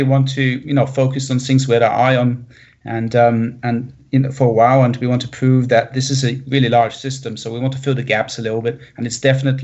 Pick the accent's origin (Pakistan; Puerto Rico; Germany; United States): Germany; now in Canada; I've been in Canada for 8 years now. I'm originally from Germany, I'm a German geologist.